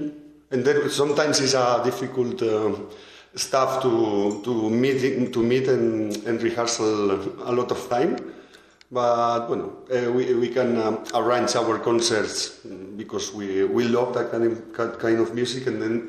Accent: Valencia, Valencian Community, Spain; English is a second language; Yeah, I'm from Valencia, from the east coast in Spain.

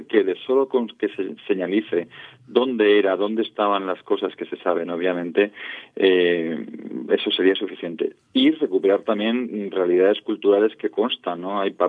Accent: Valencian Community, Spain; pero yo, como valenciano, decir que el grado de desconocimiento

